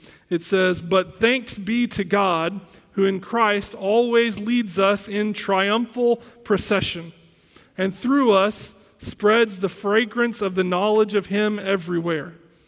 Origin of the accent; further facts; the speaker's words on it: Kentucky, United States; Just came here in June and am settling in well to East Texas. We're from Kentucky, so there's a little bit of culture there that's similar, but also a lot that is different.